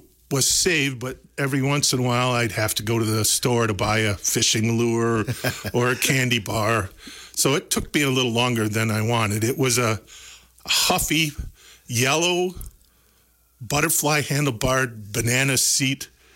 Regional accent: Gays Mills, Wisconsin, United States; also born or lived in Germany; That was my hometown, correct, mm-hmm. Gaze Mills.

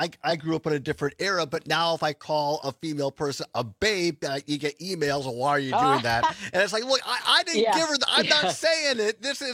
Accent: Richland Center, Wisconsin, United States; I grew up in Richland Center in Southwest Wisconsin.

